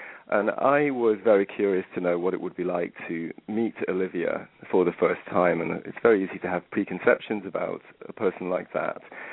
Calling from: Liverpool, North West England, United Kingdom; I'm in the UK at the moment. I'm calling from Liverpool.

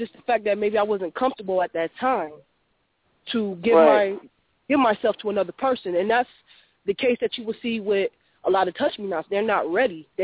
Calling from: Syracuse, New York, United States; I'm calling from Syracuse, New York.

